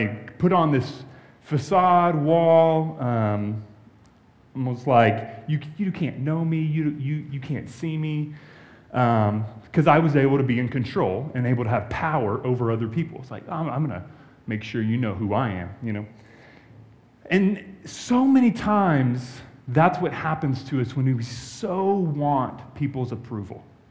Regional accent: California, United States; I grew up in California, and my two older sisters are 7 and 13 years older than me

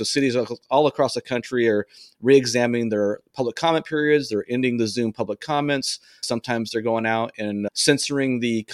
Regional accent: Texas, United States; because I'm an American and I'm a Texan and I have the right to carry.

